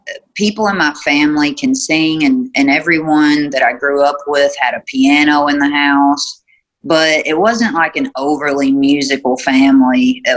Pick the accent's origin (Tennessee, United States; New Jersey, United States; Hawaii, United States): Tennessee, United States; born there; Okay. Well, I was born in Tennessee, and my parents live in a little town that's right on the state line in the most western tip of Kentucky.